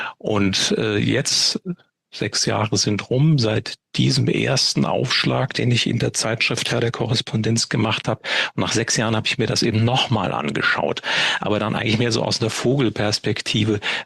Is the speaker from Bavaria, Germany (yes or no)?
yes; Würzburg, Bavaria, Germany; in einer kleinen Vorstadtgemeinde in Würzburg, in meiner Heimatstadt